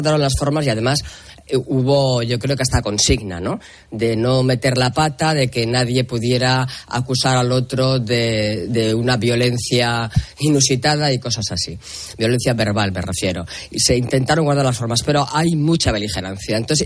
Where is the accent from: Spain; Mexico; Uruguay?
Spain; Navarre; Yo como Navarra lo estoy viviendo personalmente porque tengo a familia en cada uno de los dos lados del muro que también en Navarra ha levantado Pedro Sánchez